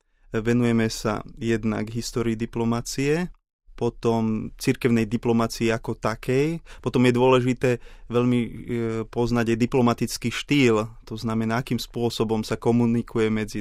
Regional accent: Nová Bystrica, Žilina Region, Slovakia; Pochádzam z Novej Bystrice, je to malá dedina na Kysuciach.

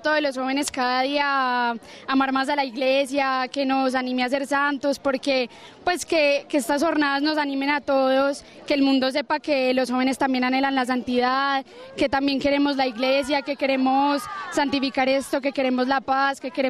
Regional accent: Medellín, Antioquia, Colombia; soy de Colombia y de Medellín.

